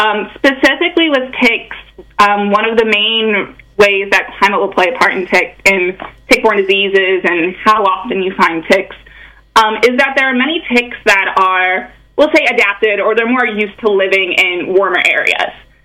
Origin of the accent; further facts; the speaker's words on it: St. Louis, Missouri, United States; moved away; I'm actually not from Pennsylvania originally. I grew up in St. Louis, Missouri, and I moved out here a few years ago, and I absolutely love the area.